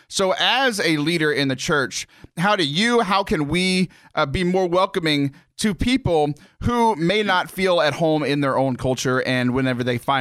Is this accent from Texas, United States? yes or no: yes; Texas, United States; Like I grew up in South Texas. There's a large Hispanic population